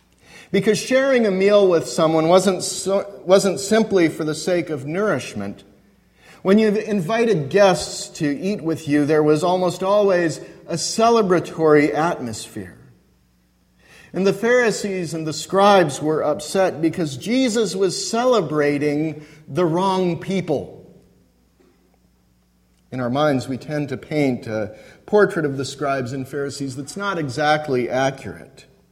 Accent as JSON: {"language": "English", "region": "Colorado", "country": "United States", "tie": "born or raised there", "also_born_or_lived": "Oklahoma", "said": "I grew up in Colorado and then spent 4 years in Oklahoma, where there is no professional football team."}